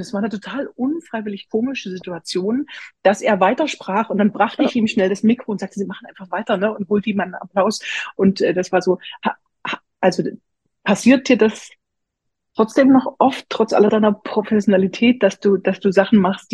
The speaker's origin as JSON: {"language": "German", "town": "Bitterfeld-Wolfen", "region": "Saxony-Anhalt", "country": "Germany", "lives_now": "Leipzig, Germany", "said": "Also ich komme aus Bitterfeld-Wolfen ganz ursprünglich, lebe in Leipzig"}